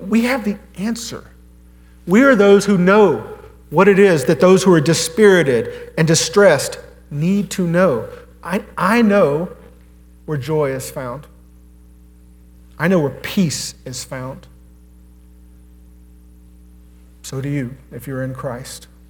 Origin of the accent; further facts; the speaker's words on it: Dickson, Tennessee, United States; Dixon's home. I grew up in Dixon. Went to high school in Dixon. I am a Cougar. This is pre-Creekwood, so no judgment. This is home.